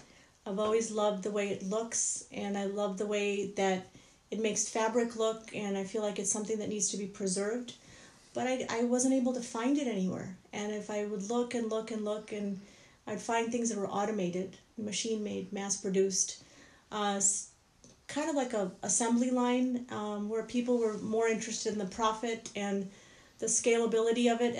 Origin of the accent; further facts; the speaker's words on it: Chicago, Illinois, United States; now in Charlotte, United States; I grew up in Chicago, Illinois, and I went to University of Illinois. And we moved here about 13 years back to Charlotte, North Carolina, because we purchased a business.